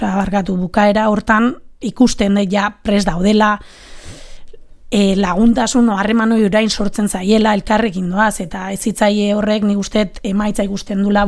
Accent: San Sebastián, Basque Country, Spain; ni donostiarra naiz. Eta nere jobak aurreskoletan egon dia Donostin

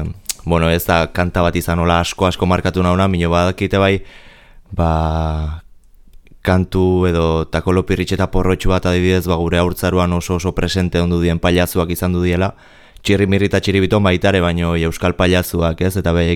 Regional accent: San Sebastián, Basque Country, Spain; born there; Donostian, Donostiko ospitalean

